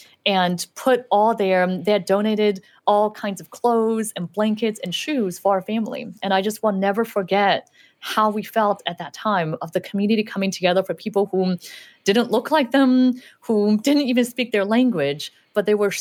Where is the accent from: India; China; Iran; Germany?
China; English is a second language; now in United States; Well, I didn't speak English, and so that was certainly the biggest change, that I came to a new country and had to learn a new language.